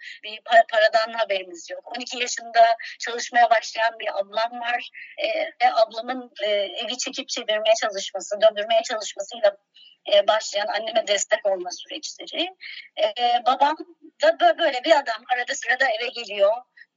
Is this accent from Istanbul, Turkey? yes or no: yes; Istanbul, Turkey; born there; 1979 İstanbul doğumluyum. Sivaslı bir ailenin kızıyım.